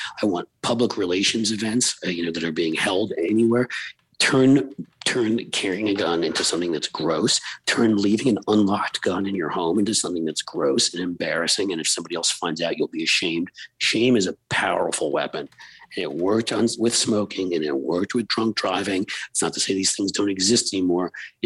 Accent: New York City, New York, United States; because I grew up in New York City.

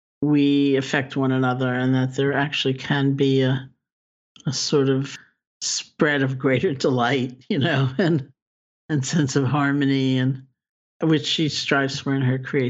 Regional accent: New York City, New York, United States; I grew up in New York City. It's especially easy to feel disconnected, you know, from nature, from all kinds of things.

